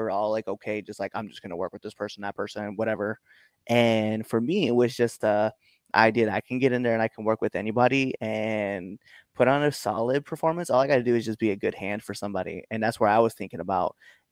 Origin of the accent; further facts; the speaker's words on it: Baird, Nebraska, United States; I'm a little bit of everywhere, but my hometown is actually this place called Baird, Nebraska.